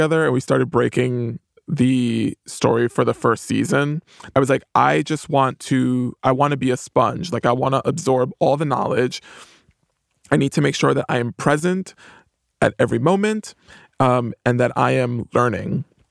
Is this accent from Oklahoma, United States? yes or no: no; Bronx, New York, United States; I grew up in the housing projects. I grew up in the Bronx. I'm a person of color.